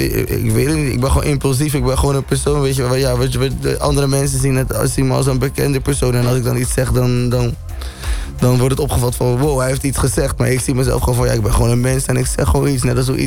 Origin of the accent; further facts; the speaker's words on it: Rotterdam, South Holland, Netherlands; ik kom ook uit Rotterdam en omstreken.